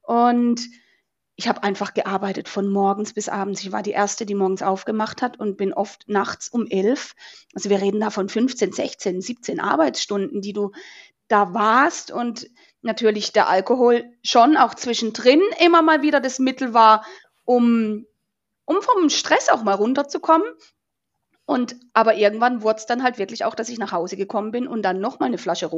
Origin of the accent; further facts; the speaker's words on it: Baden-Württemberg, Germany; Ich komme aus Süddeutschland, Katharina, nicht Bayern, aber Baden-Württemberg. Ich komme vom Kaiserstuhl, einer Weingegend. Ich sag immer, ich bin Wein, so bin ich aufgewachsen.